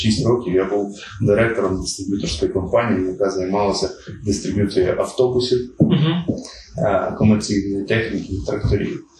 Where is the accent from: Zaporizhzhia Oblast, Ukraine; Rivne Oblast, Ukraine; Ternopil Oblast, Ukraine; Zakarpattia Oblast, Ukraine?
Zaporizhzhia Oblast, Ukraine; Zaporizhzhia; Я з Запоріжжя, родом з невеликого села, яке знаходиться під Запоріжжям. В передмісті виріс там, і моє ставлення як людини відбулося саме там. Навчався я в Запоріжжі